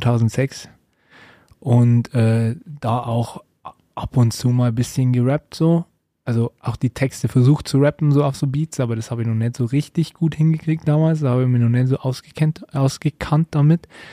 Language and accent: German; Bavaria, Germany; Ich komme aus der Nähe von Regensburg, ja genau